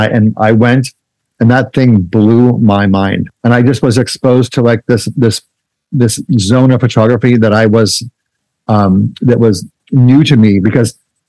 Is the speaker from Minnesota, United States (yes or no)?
no; Kent, Ohio, United States; also born or lived in Pittsburgh, United States; My education was basically that I grew up in Kent, Ohio, and then I went to a small school in Pittsburgh, Pennsylvania, for a couple of years